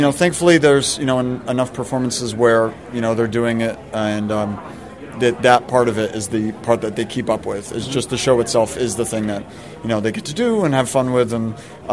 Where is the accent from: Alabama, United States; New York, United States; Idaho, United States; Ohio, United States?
New York, United States; as a New Yorker, the living arrangements are always changing